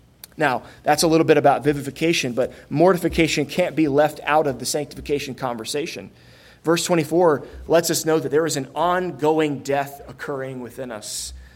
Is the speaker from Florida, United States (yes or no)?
yes; Florida, United States; I grew up in Florida. I grew up in the part of Florida where we don't have oranges.